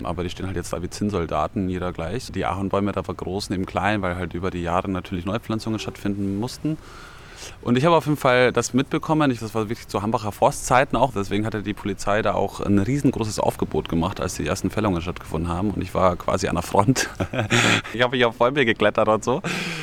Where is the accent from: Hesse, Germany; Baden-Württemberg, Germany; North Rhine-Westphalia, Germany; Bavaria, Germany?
Bavaria, Germany; Ich komme ja aus Bayern, aus dem Dorf.